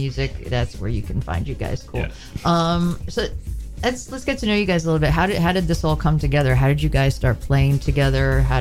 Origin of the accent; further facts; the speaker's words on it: Brooklyn, New York, United States; It's not like, you know, I grew up in Brooklyn, so it's like you can live a few blocks away.